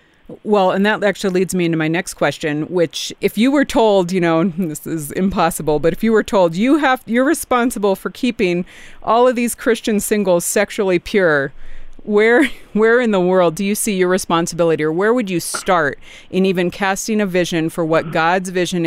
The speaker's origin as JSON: {"language": "English", "region": "California", "country": "United States", "tie": "born or raised there", "said": "I grew up in the California public schools, assumed that marriage would be in my future"}